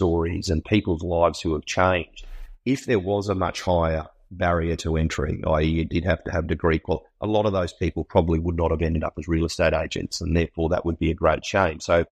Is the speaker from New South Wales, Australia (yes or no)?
no; Essendon, Victoria, Australia; born there; I was born in Essendon in Victoria, and I'm an Essendon supporter.